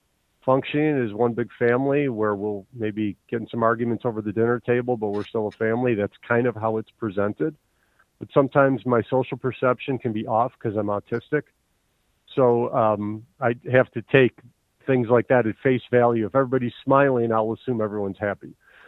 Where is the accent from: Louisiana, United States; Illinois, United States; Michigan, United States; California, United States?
Illinois, United States; now in Colorado, United States; Well, I'm originally from Illinois, and Illinois was a sinking ship 20 years ago. I decided I could not raise my kids there.